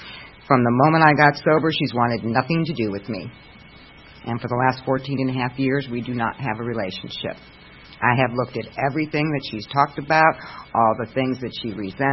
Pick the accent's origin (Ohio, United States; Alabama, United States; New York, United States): Ohio, United States; I was born on October 10th, 1957 at 10:01 in the morning, and I am a minister's daughter, and my father always told me that story every birthday. It was a beautiful, we were in northeastern Ohio, so I'm from up north.